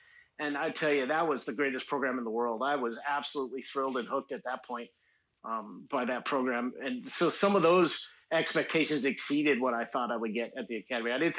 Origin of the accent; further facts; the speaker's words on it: Seattle, Washington, United States; I grew up in Seattle, Washington. I applied to some schools up in the Northwest.